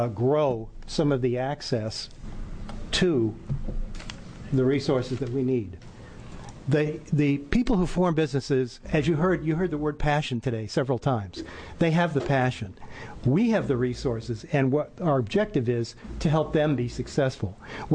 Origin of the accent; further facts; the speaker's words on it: Pendleton, Oregon, United States; I'm from Pendleton.